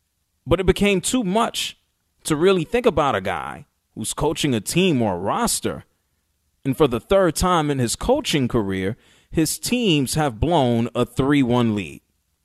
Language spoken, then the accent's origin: English; New York City, New York, United States; Growing up in New York City, I do remember him being a member of the Knicks.